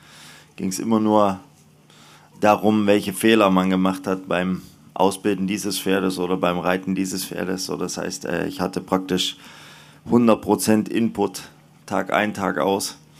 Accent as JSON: {"language": "German", "country": "Germany", "said": "Und ich bin stolzer Deutscher und werde es immer bleiben."}